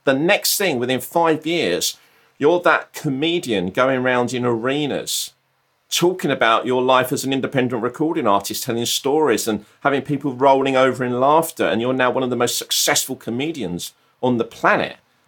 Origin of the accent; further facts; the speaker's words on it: Brighton, South East England, United Kingdom; I'm from Brighton, and down south, good old Southern, lived in Brighton.